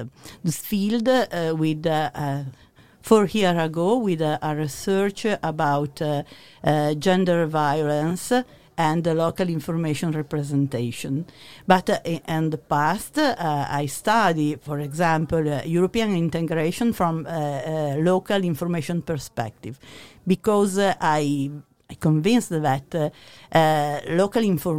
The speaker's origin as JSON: {"language": "English", "town": "Turin", "region": "Piedmont", "country": "Italy", "said": "I come from Torino. I teach at the University of Torino."}